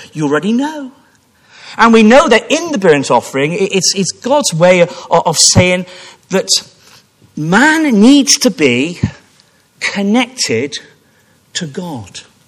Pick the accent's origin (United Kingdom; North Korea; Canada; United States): United Kingdom; Gloucester, South West England; Always remember growing up in Gloucester